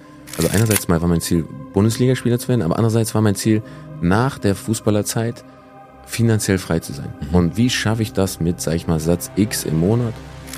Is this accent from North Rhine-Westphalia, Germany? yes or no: yes; Wuppertal, North Rhine-Westphalia, Germany; da bin ich aufgewachsen in Wuppertal.